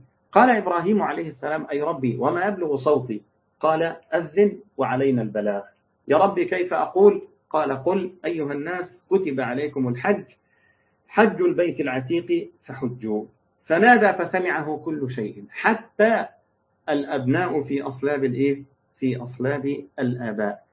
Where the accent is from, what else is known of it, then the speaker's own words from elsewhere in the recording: Egypt; والنهاردة عندنا في مصر بيطلعوا الناس بقرض بنكي للعمرة وللحج